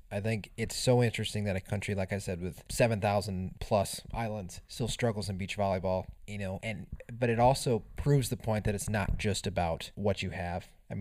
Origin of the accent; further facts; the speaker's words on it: United States; but in the end, I'm in the United States and I'm an American, so I can hand out and just kind of watch a little bit.